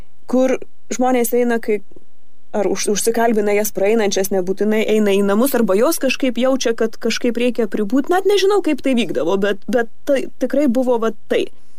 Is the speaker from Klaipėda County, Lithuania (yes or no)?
no; Marijampolė, Marijampolė County, Lithuania; Augau Marijampolėje, visiškai greta, galima sakyti, tam pačiam kieme, būtą turėjo seserys, tos pačios vienuolijos, kurioje dabar esu.